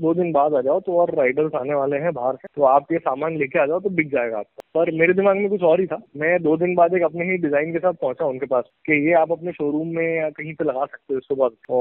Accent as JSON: {"language": "Hindi", "town": "Indore", "region": "Madhya Pradesh", "country": "India", "said": "और मैं इंदौर से हूँ।"}